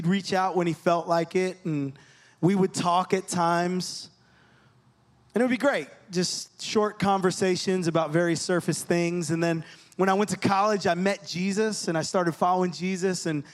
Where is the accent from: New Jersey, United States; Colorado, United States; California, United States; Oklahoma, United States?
New Jersey, United States; I grew up in New Jersey. My parents were never married.